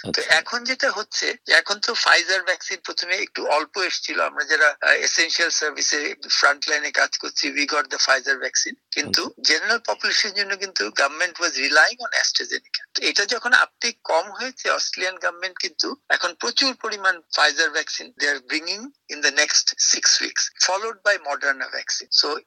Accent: Bangladesh; আমাদের বাংলাদেশে

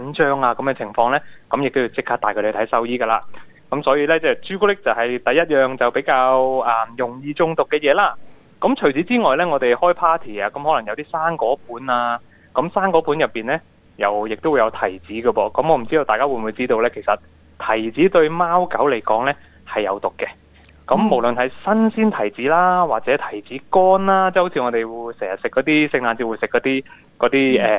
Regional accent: Australia; 因为我哋澳洲人嚟讲呢，圣诞节就好鍾意宵夜食嘅

